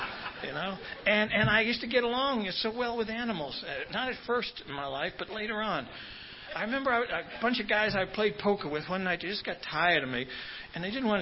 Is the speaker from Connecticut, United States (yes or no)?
no; Brooklyn, New York, United States; I grew up in Brooklyn, and I lived in a neighborhood that was run by a bunch of guys who talked kind of funny.